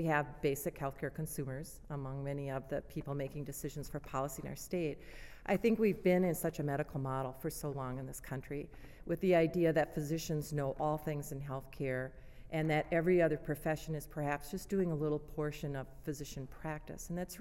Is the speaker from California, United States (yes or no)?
no; Minnesota, United States; in our own home state, in my home state of Minnesota